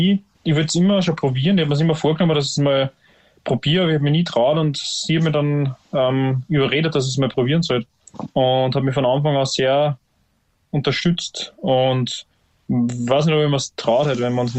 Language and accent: German; Upper Austria, Austria; also so aufgewachsen bin am Land, mit so harter Mühviertler Männlichkeit